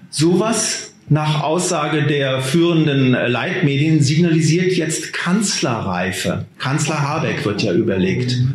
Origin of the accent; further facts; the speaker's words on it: Berlin, Germany; in Berlin. Meiner Heimatstadt